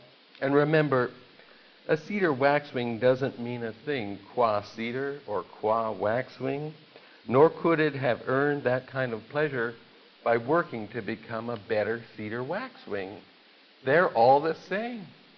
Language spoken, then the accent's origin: English; California, United States; Mea culpa, look, hey, I grew up in California in the late 60s.